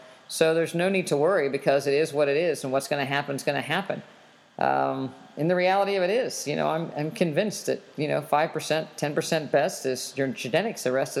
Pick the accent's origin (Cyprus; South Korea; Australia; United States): United States; West Virginia; And certainly where I grew up in West Virginia